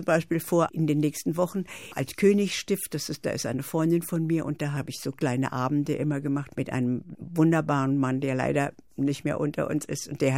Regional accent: Saxony, Germany; Und da konnte ich so richtig Sächsisch sprechen. Und ich bin ja in Sachsen groß geworden.

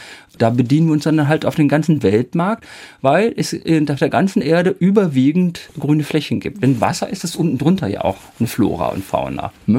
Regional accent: North Rhine-Westphalia, Germany; Leute aus meiner Heimat am Niederrhein oder hier oben in Norddeutschland

